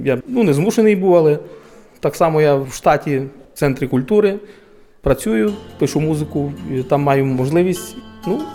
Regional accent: Rivne Oblast, Ukraine; Я сам з Рівненської області, не самого Рівного

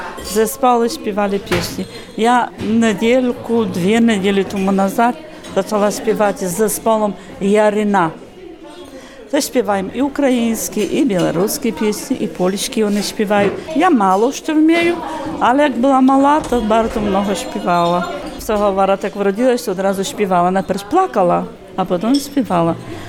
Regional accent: Krasne Sioło, Podlaskie Voivodeship, Poland; я з Красного села.

